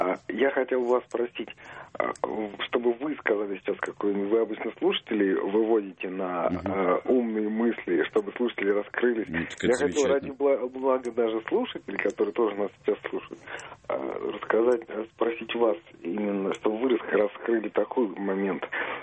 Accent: Moscow, Russia; да, я из Москвы.

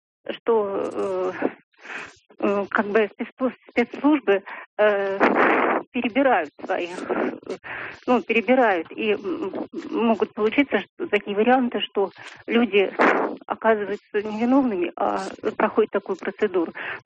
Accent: Moscow Oblast, Russia; из Подмосковья.

